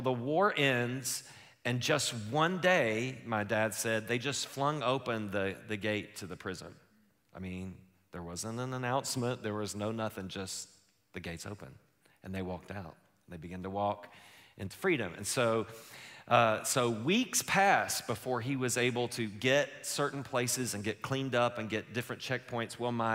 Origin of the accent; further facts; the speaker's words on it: Boone, North Carolina, United States; I'm from Boone, North Carolina.